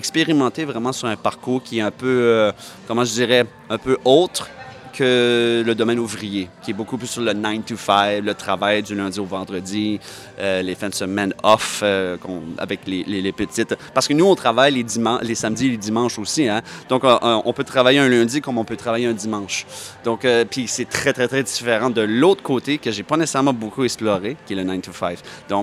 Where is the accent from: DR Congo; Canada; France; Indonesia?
Canada; New Brunswick; Moi, je viens du nord du Nouveau-Brunswick, donc dans mon accent qui est un peu plus normatif, si je peux dire, mais il y a quand même un joual.